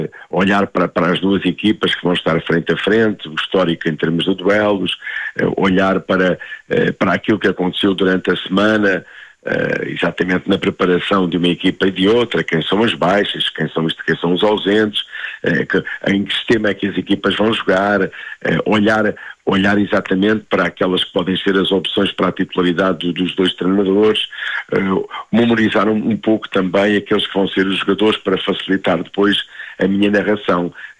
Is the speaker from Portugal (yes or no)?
yes; Santarém, Portugal; now in Lisbon, Portugal; E comecei a dar os primeiros passos exatamente numa rádio local da minha terra, em Santarém, a Rádio Piranha.